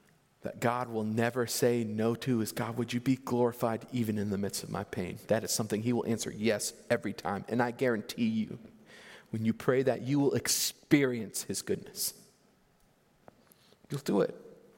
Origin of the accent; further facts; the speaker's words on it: Florida, United States; I grew up in Florida, and one of my favorite places to go in Florida, and I go every time I go back home to visit family